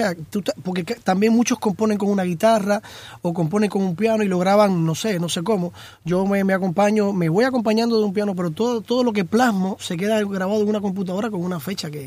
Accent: Cuba; Yo soy un compositor cubano

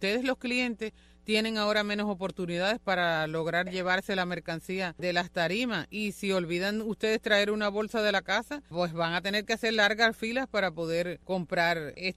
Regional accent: Cuba; Nosotras como cubanos, la tenemos con diversos usos

